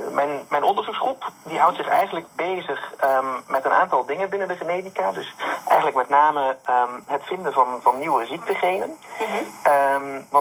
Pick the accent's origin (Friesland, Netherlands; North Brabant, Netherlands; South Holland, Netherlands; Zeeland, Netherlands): Zeeland, Netherlands; Ja, in ieder geval, ik ben opgegroeid op Noord-Beveland. En sinds een aantal jaren woon ik inderdaad op Schouwen-Duiveland.